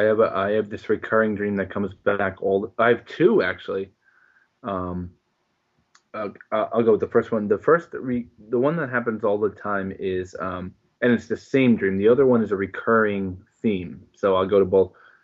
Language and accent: English; Ireland; as an Irish person, you pretty much suppress everything until you kill somebody.